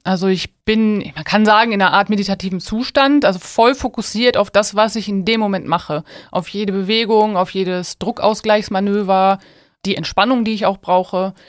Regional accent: Marl, North Rhine-Westphalia, Germany; born there; now in Essen, Germany; Geboren in Mahl.

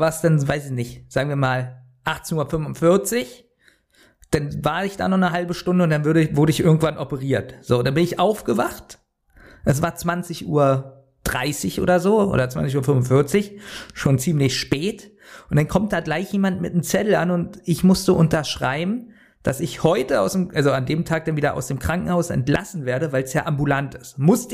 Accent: Berlin, Germany; Du kommst doch nicht aus Berlin, oder? Sag ich, doch.

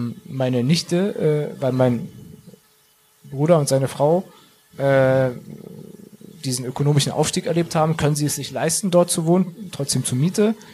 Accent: Berlin, Germany; was West-Berlin angeht, was die Ecke betrifft, in der ich gewohnt habe oder wo ich aufgewachsen bin

